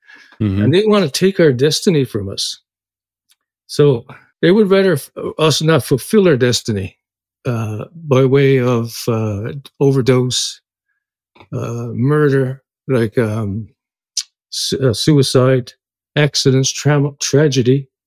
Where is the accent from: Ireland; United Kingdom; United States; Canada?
Canada; East Coast; fast forward now to I'm growing up in Canada on the East Coast